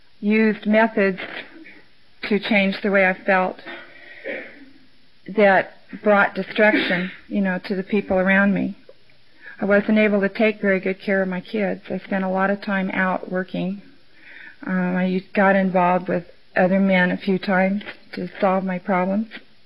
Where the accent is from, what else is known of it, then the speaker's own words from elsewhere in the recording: California, United States; born there; Now, I was born in California, so I don't have to say that.